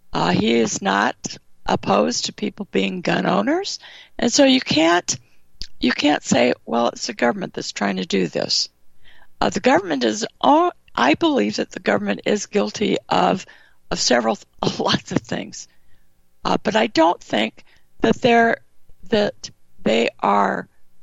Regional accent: California, United States; There were guns. I grew up in California. Everyone had a gun.

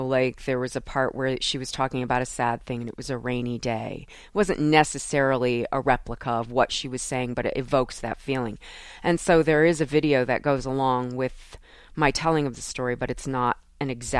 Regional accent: Wallingford, Connecticut, United States; I grew up in Wallingford, Connecticut. It's a town that's outside of, like, it's in between two major cities in Connecticut, like Hartford and New Haven.

